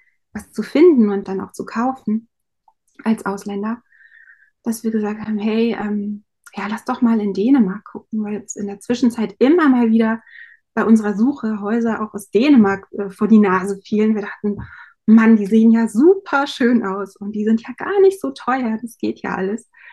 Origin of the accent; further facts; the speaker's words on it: Lower Saxony, Germany; Ich komme aus Niedersachsen, auch vom Dorf. Wir haben sehr ländlich gewohnt.